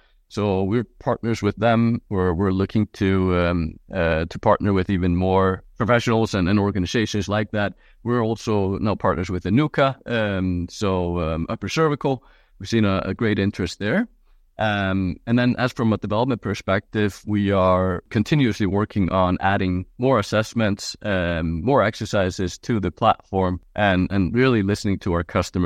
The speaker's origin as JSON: {"language": "English", "town": "Reykjavik", "region": "Capital Region", "country": "Iceland", "said": "Yeah, I'm Icelandic. So I am tuning in from Reykjavik, Iceland."}